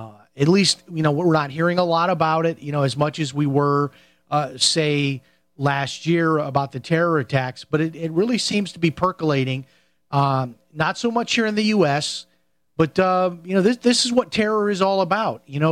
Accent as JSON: {"language": "English", "town": "Chicago", "region": "Illinois", "country": "United States", "tie": "born or raised there", "said": "like where I grew up in Chicago, they have a big thing called the Taste of Chicago"}